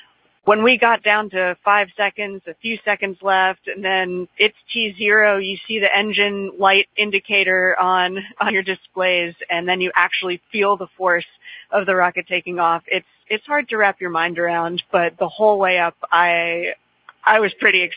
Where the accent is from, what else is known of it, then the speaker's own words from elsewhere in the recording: Williamsburg, Virginia, United States; Williamsburg still feels very much like home for me. My mom still lives there.